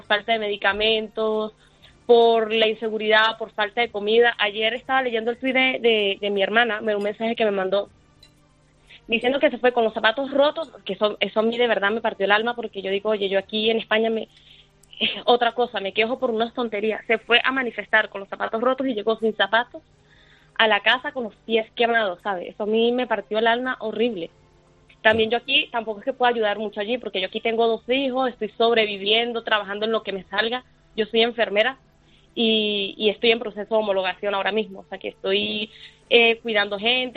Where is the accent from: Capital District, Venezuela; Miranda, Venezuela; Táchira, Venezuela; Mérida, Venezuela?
Táchira, Venezuela; San Cristóbal; Yo soy de San Cristóbal, del estado Táchira. Es un estado que ha sufrido muchísimo, muchísimo.